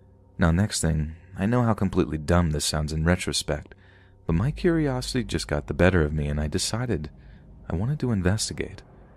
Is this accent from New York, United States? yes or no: no; Oregon, United States; born or raised there